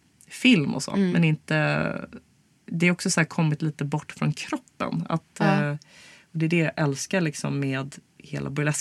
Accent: Stockholm, Stockholm County, Sweden; för jag är ju stockholmare och det är liksom, ja.

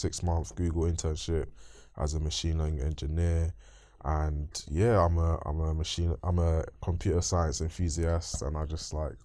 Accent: Bethnal Green, London, United Kingdom; originally I'm from Hackney, so Bethnal Green. I grew up there for most of my life. Secondary school, I went to Bishop Challoner, which is in Stepney Green.

